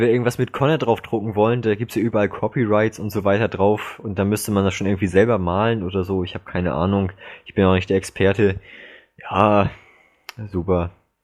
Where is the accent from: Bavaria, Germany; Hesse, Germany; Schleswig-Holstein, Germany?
Schleswig-Holstein, Germany; Ja, bei mir als Schleswig-Holsteiner, da ist das natürlich ganz egal, ob ich jetzt nur nach Bonn fahre oder nach Kassel.